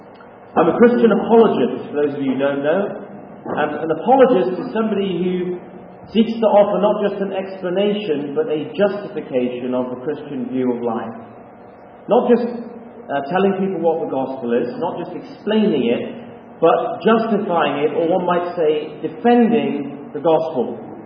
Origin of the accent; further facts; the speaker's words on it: England, United Kingdom; moved away as an adult; now in Canada; For those of you who can't tell, I am from England. And I've been living in Canada now for about coming up 2 years.